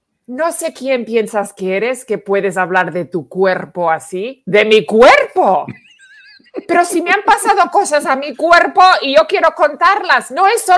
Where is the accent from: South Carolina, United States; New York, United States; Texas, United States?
New York, United States; Porque yo no hablé, ¡soy de New York!